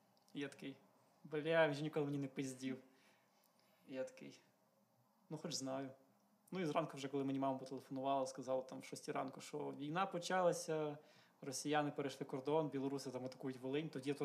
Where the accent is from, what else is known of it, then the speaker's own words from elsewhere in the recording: Lviv, Lviv Oblast, Ukraine; Ми не померли, тому що ми з Західної України і нам поки що щастить.